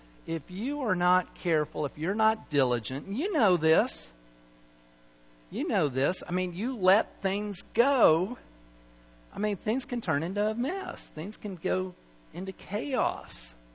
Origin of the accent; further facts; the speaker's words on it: Salt Lake City, Utah, United States; But I grew up in Salt Lake, okay, where we got a lot of snow.